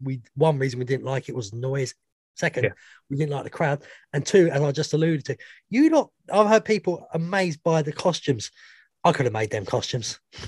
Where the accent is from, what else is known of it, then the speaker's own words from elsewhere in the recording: United Kingdom; but maybe because I'm British